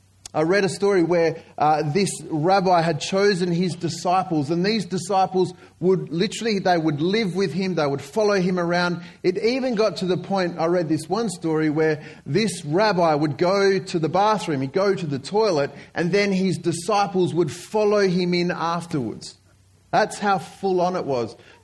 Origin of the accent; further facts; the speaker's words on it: Bentley, Western Australia, Australia; It's a real privilege to be here with you today. I'm from Bentley, and so it's really nice to be. I live north of the river